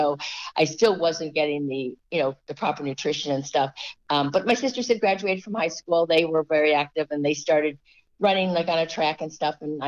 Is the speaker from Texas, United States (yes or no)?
no; Philadelphia, Pennsylvania, United States; because I grew up outside Philly.